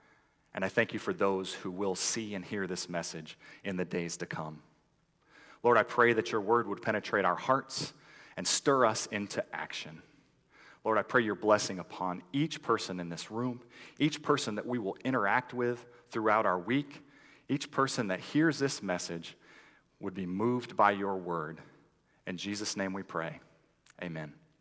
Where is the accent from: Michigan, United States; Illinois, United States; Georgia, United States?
Michigan, United States; You know, I'm from Michigan, so please don't hold that against me.